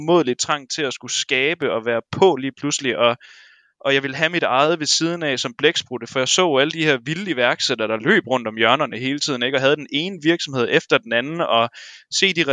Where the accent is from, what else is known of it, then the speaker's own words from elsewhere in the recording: Aabenraa, Region of Southern Denmark, Denmark; now in Copenhagen, Denmark; Jeg skulle flytte fra min hjemby i Åbenrå til København, og skulle over i den store metropol på den anden side fra den mørke mulm nede i Sønderjylland.